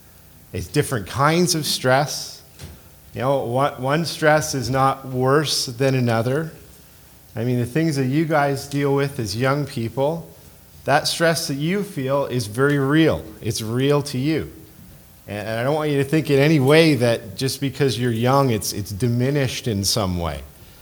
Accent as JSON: {"language": "English", "town": "Timmins", "region": "Ontario", "country": "Canada", "said": "I'm from Timmins with my wife Dana."}